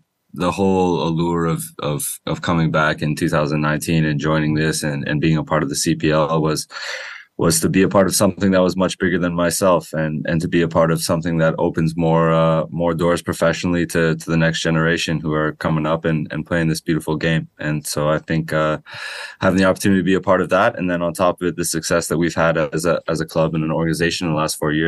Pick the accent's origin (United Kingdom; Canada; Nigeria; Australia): Canada; Oakville, Ontario; growing up in Oakville in the GTA, there's always been an understanding that we have a ton of talent in this country.